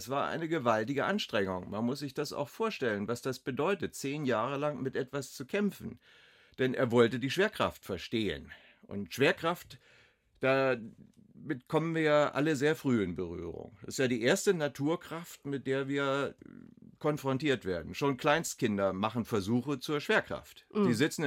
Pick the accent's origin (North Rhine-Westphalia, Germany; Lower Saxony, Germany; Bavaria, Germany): Lower Saxony, Germany; Rotenburg; born there; also born or lived in Bremen / Bremerhaven; Ich bin geboren in Rothenburg-Wümme. Dann sind wir nach Bremen umgezogen und dann nach Bremerhaven. Und dann habe ich angefangen zu studieren. Dann war ich in Clausthal-Zellerfeld und dann kam Hannover und dann ging es weiter. Dann ging es hinaus in die Welt.